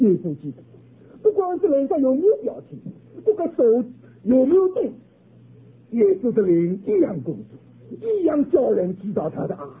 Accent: China; 我是中国人没有时间性

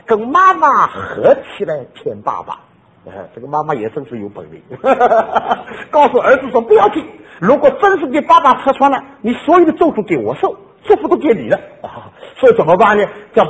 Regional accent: Shanghai, China; 我们上海人的话很对的

